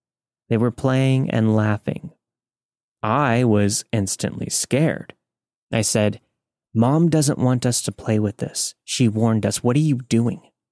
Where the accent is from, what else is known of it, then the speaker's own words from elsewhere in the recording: New Mexico, United States; born there; I was born in New Mexico to an Italian dad and a Native American mom, so I grew up believing the Catholic Church rules and the lessons of the Native American spirituality.